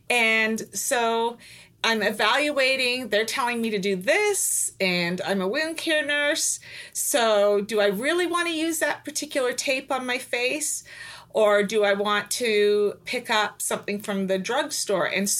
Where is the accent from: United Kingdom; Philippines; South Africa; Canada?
Canada; now in United States; I was practicing in the States for 25 years. I'm originally from Canada and actually moved home at the time of COVID